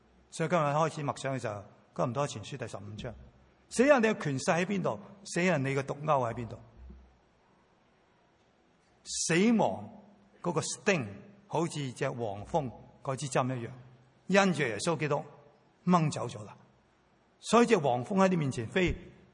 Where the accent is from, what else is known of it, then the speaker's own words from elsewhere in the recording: Hong Kong; Chinese is a second language; 你知道我是香港人，但是我还是要用国语来讲道